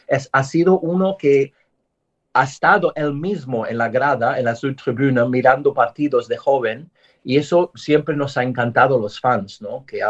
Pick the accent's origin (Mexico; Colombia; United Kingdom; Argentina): United Kingdom; England; Spanish is a second language; aquí en mi país, en Inglaterra.